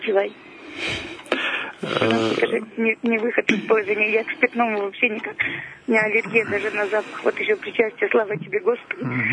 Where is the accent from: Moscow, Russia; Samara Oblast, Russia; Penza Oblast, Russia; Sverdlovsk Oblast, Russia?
Sverdlovsk Oblast, Russia; Gorny Shchit; Вы меня знаете … из Горного Щита.